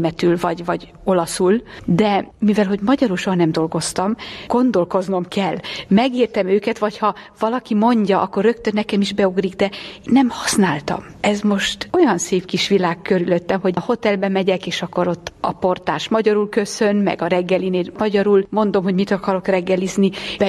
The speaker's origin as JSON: {"language": "Hungarian", "town": "Socodor", "region": "Arad County", "country": "Romania", "tie": "born or raised there", "lives_now": "Hungary", "said": "Én Kisiratoson születtem, az egy picuri kis magyar falu, lehet egy olyan 6 kilométerre a magyar határtól, Romániában."}